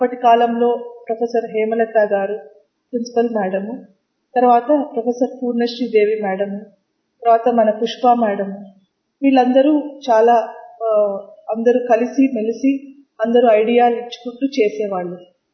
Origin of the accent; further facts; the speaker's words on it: Anantapur, Andhra Pradesh, India; ఇది నా పుట్టినిల్లు. సో ఇక్కడ 7th క్లాస్ వరకు నేను అనంతపురంలోనే ఉన్నాను, క్యాంపస్ లో పెరిగాను.